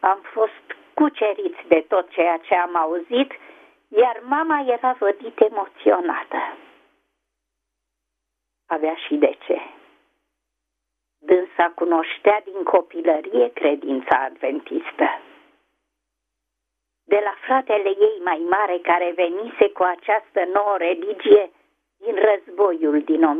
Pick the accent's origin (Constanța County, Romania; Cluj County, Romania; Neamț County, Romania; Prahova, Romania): Prahova, Romania; Ploiești; born there; din Ploiești, orașul meu natal